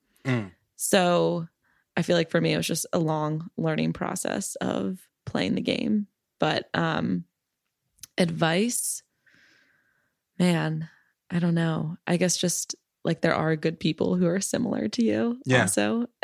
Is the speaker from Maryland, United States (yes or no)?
yes; Maryland, United States; Near Annapolis. So kind of between Baltimore and Annapolis.